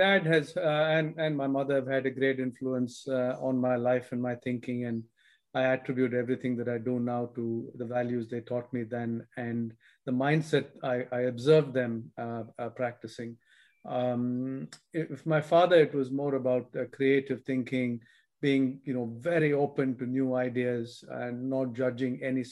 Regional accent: India; I think at that stage in my late teens, I used to listen to a lot of … growing up in India

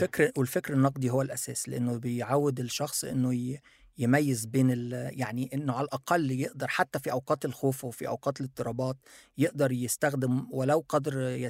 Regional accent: Egypt; also born or lived in Japan; وده أنا عشت في اليابان فترة طويلة، لقيته في اليابان، في أمريكا موجود، أنا مصري موجود في مصر طبعا.

